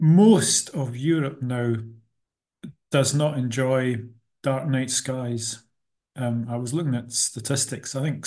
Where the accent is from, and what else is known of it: Scotland, United Kingdom; born or raised there